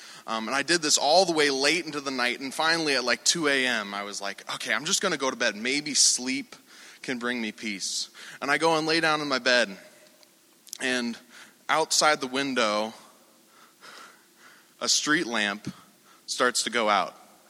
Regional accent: Great Falls, Montana, United States; also born or lived in Billings; I was born in Billings, Montana. I grew up in Great Falls, Montana, which is right in the center of Montana. So it's in the plains area, but I can see the mountains.

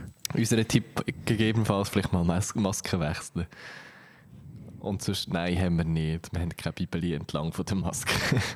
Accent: Switzerland; eine weitere sehr wichtige Frage, die uns als Schweizer einfach ja, das Leben lang begleitet

